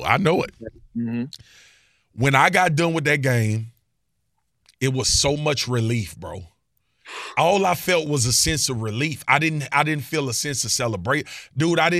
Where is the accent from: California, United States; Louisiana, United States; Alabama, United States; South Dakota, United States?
Louisiana, United States; Baton Rouge; I had 30 family members in the stands. I'm from Baton Rouge, Louisiana.